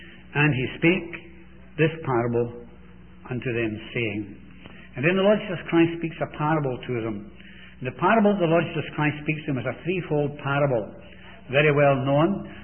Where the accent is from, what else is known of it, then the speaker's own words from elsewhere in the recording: Canada; And so it's really good to go into a place as a Canadian.